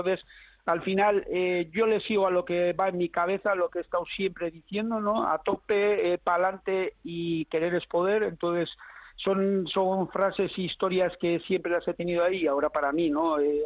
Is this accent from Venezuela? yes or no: no; Basque Country, Spain; Me encanta comer, como buen vasco y como persona que nació en un caserío